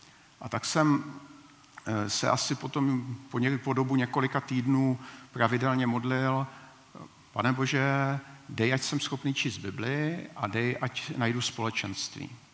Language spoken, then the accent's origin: Czech; Zlín, Zlín Region, Czechia; A uvěřil jsem u baptistů, su ze Zlína